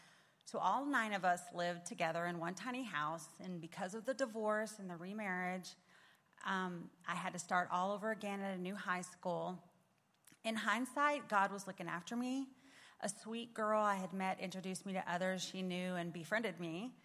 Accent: Texas, United States; Bobby and I were both born and raised in Texas.

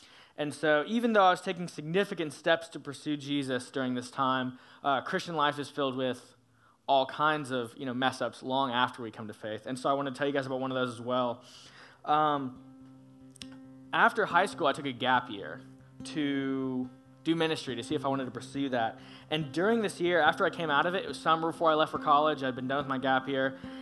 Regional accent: Atlanta, Georgia, United States; now in Dallas, United States; So I'm from Atlanta, but I moved here to Dallas this summer because I just heard so much great stuff about this church from some friends of mine at school

